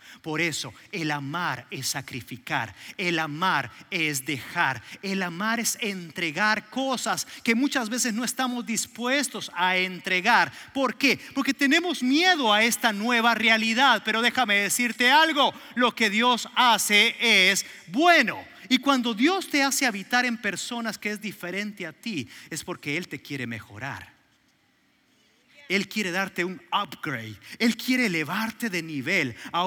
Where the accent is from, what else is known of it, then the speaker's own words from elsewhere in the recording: El Salvador; now in Mexico; Nací en El Salvador y estoy seguro que soy salvadoreño porque me encantan las pupusas. Y meter el pan dulce en el café es algo que disfruto. Es una herencia que Dios me dejó. Soy de El Salvador. Ahora nos fuimos a México.